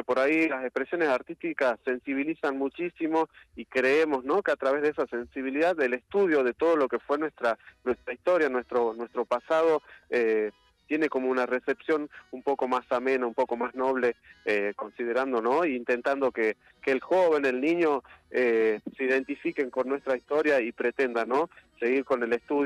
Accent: Argentina; con todo lo que nos define como argentinos, con nuestro hermoso ADN, ¿no?

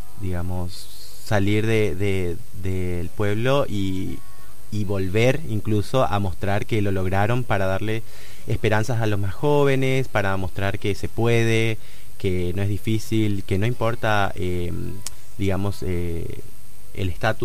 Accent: Las Lomitas, Formosa, Argentina; Sí, soy de acá.

